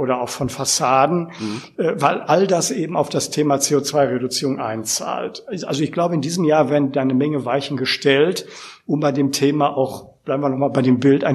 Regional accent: North Rhine-Westphalia, Germany; meine Heimatregion, das Ruhrgebiet

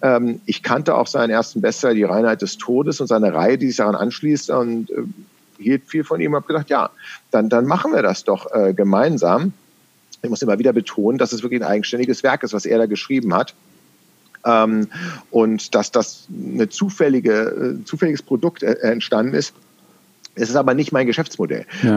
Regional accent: Berlin, Germany; accent: Berlinerisch; viele würden denken, ich spreche Hochdeutsch, aber so ein Forensiker würde sagen, nee, da ist noch so ein bisschen Berlinerisch mit bei.

